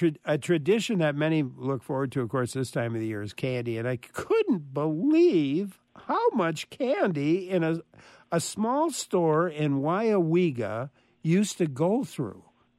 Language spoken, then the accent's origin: English; Stoughton, Wisconsin, United States; born there; well, you know, I was born in Stoughton, Wisconsin.